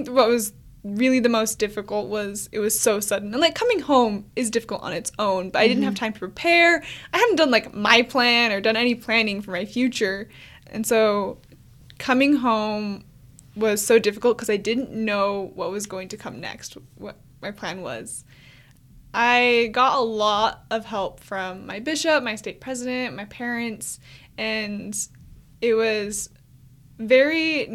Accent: Utah, United States; I was born and raised in Utah, just about 20 minutes from the U

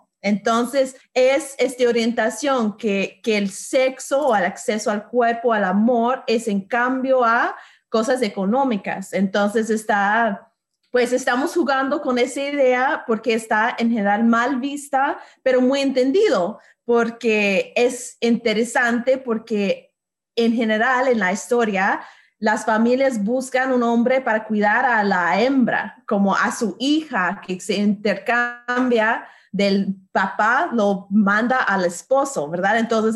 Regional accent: United States; porque yo vengo de los Estados Unidos, entonces un dólar americano vale mucho más que un peso por allá

